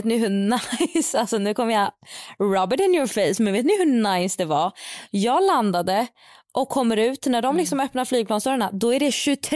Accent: Sweden; now in Rome, Italy; vi är uppvuxna i Sverige

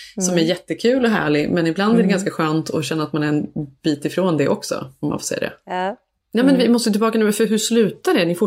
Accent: Sweden; jag är ju svensk, det är ju så jag ser mig själv

